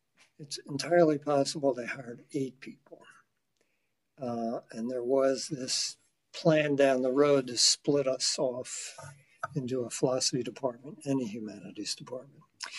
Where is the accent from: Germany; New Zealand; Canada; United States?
United States; Philadelphia, Pennsylvania; And I came from Philadelphia, where I grew up in a house that was one room wide and three rooms deep.